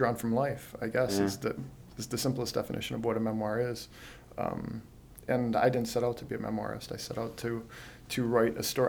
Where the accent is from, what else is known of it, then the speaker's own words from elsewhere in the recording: Detroit, Michigan, United States; You know, I don't entirely consider myself from Michigan. As we said, I'm more specific, and I'm from Detroit.